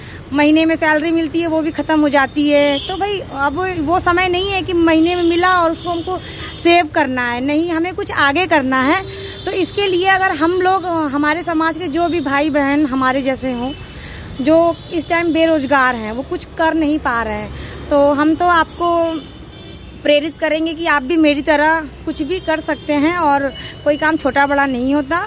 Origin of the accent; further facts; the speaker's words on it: Varanasi, Uttar Pradesh, India; नमस्कार, मैं वाराणसी के रामकटोरा क्षेत्र की निवासी हूँ